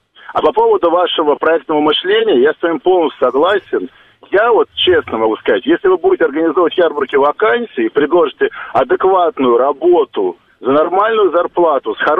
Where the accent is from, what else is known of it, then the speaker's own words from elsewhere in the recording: Moscow, Russia; Я из Москвы.